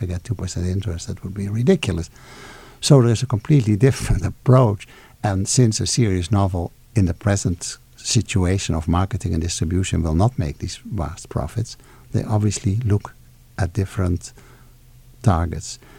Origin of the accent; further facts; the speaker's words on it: Indonesia; English is a second language; My first novel took many years to get published because here I was arriving from Indonesia and not even with English as my mother language.